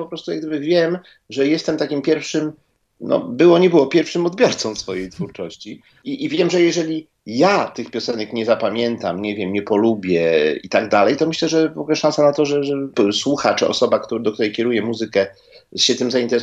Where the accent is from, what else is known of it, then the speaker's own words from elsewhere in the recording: Gdynia, Pomeranian Voivodeship, Poland; My jesteśmy z Gdyni, z Trójmiasta, z Pomorza